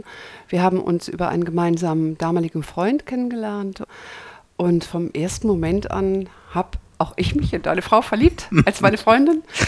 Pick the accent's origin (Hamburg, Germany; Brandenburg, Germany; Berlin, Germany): Hamburg, Germany; also born or lived in France; Also meine Ahnen stammen aus Algerien. Ich bin Hamburgerin, ich bin hier in Hamburg geboren, habe hier mein erstes halbes Lebensjahr verbracht, bin nach Frankreich gezogen mit meinen Eltern